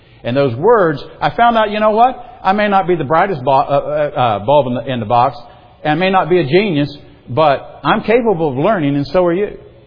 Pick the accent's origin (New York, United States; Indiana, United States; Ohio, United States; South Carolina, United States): South Carolina, United States; by the way, in my hometown in South Carolina, you were called by both your names.